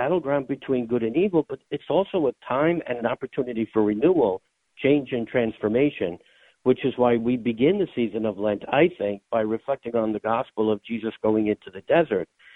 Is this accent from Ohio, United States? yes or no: no; New Jersey, United States; And I'm from North Jersey, and we don't have deserts here.